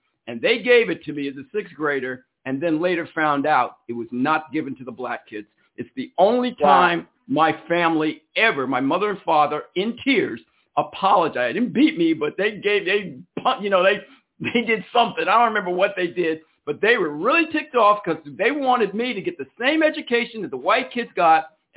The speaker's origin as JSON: {"language": "English", "region": "New Jersey", "country": "United States", "said": "I'm from New Jersey. I'm a wise guy."}